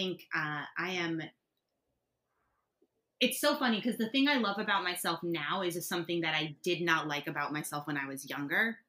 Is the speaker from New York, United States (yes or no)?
yes; New York, United States; But I am also a New Yorker.